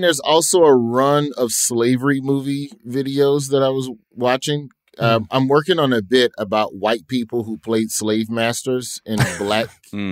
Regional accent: Alabama, United States; I'm from Alabama. So that's like the soundtrack of my childhood, bro.

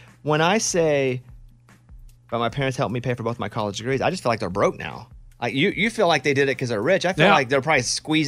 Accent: Ohio, United States; growing up in Southern Ohio to living on a farm now

